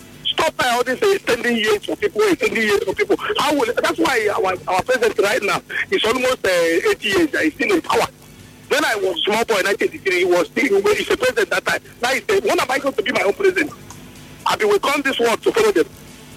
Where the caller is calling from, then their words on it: Gokana, Rivers, Nigeria; I'm calling you from Gokana.